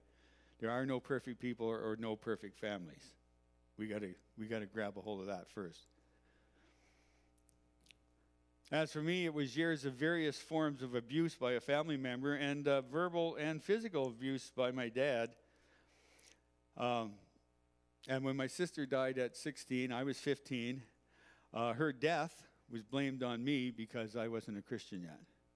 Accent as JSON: {"language": "English", "town": "Moncton", "region": "New Brunswick", "country": "Canada", "tie": "born there", "said": "I was born on the East Coast in Moncton, New Brunswick, to a Christian family on August 20th, 1959. Now, that explains the weird accent you hear sometimes when I talk."}